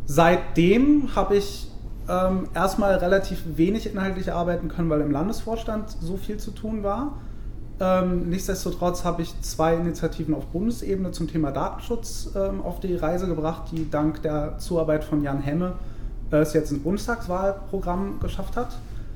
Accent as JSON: {"language": "German", "town": "Bonn", "region": "North Rhine-Westphalia", "country": "Germany", "tie": "born or raised there", "moved": "as an adult", "lives_now": "Berlin, Germany", "said": "ich bin 31 Jahre, ich komme aus dem Rheinland. Ich bin in Bonn geboren, 1981, habe dort Abi gemacht, bin nach dem Abi in die Eifel und habe dort ein Jahr Grundwehrdienst gemacht und bin dann im Jahr 2001 nach Berlin."}